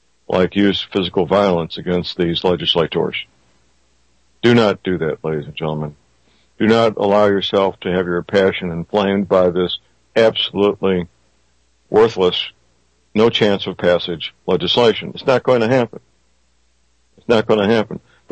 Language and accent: English; St. Louis, Missouri, United States; born or raised there